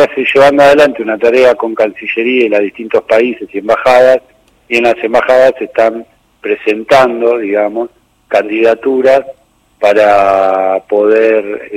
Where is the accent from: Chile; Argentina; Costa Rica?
Argentina; todos los argentinos y argentinas